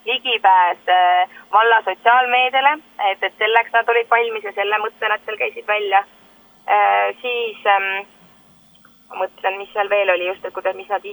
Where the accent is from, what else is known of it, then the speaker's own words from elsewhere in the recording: Saare County, Estonia; Saaremaa vallal on väga suur roll siin, sest et meie koduvald ja meie kodusaar.